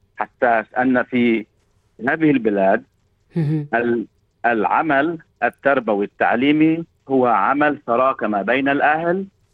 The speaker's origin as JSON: {"language": "Arabic", "country": "Lebanon", "said": "نحن بشكل خاص كلبنانيين، بشكل عام كعرب"}